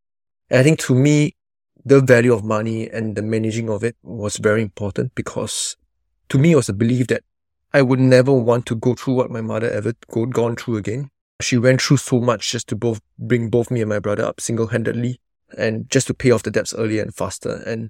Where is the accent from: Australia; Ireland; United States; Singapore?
Singapore; I was very fortunate to be born and raised in Singapore, which is in Asia, with a younger brother to two lovely middle-income parents.